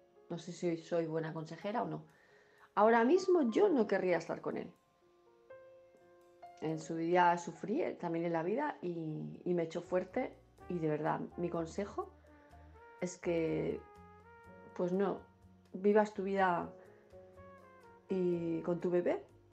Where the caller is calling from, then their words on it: Palma de Mallorca, Balearic Islands, Spain; de Palma de Mallorca